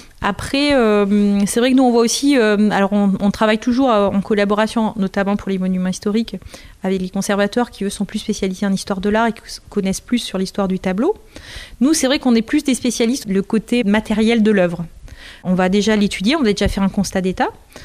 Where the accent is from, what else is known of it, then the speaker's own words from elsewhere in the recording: Southern France, France; je suis originaire du Sud, donc je suis plus revenue travailler en peinture murale dans le Sud.